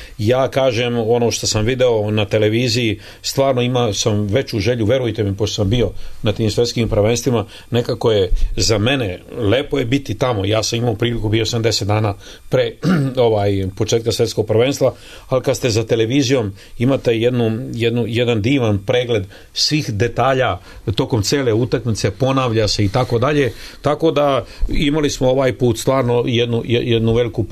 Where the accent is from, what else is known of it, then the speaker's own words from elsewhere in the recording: Serbia; mi smo Srbi